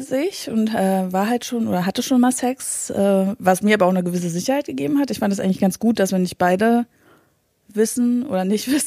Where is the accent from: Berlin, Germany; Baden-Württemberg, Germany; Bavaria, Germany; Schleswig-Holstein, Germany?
Berlin, Germany; ich bin 30, komme aus Berlin, geboren in Berlin.